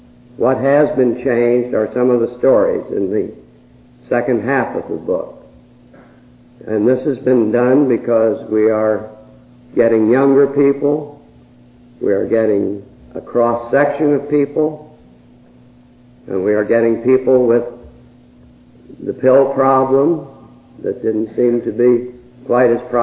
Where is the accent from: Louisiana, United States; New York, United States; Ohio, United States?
Ohio, United States; Lima; went to Lima, Ohio in the seventh grade, and I graduated from high school there. And I consider it my hometown.